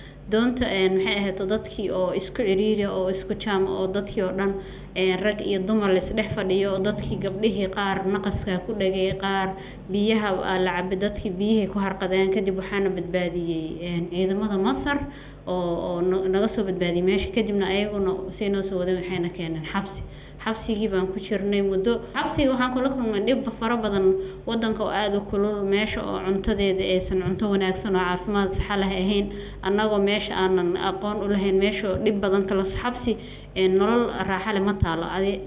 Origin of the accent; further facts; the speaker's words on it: Somalia; waxaan ka soo jeedaa aniga gobollada dhexe